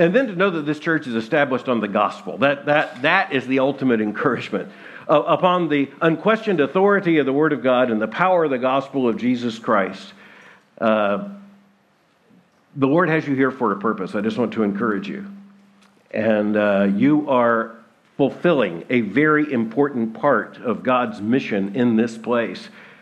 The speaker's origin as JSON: {"language": "English", "town": "Lakeland", "region": "Florida", "country": "United States", "tie": "born or raised there", "lives_now": "Kentucky, United States", "said": "I'm a Floridian. I live in Kentucky. But I'm a Floridian. I was born in Lakeland, just a matter, as you know, not far from here."}